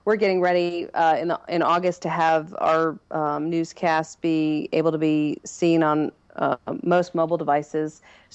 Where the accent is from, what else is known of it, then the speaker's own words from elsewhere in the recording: New York, United States; moved away; I'm from New York, but I sound like I'm from the south of the U.S. now because I've been here for 20 years.